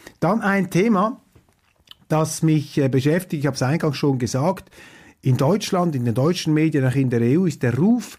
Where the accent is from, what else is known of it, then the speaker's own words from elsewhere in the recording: Switzerland; Ich finde es als Schweizer nicht gut, wenn überall einmarschiert wird.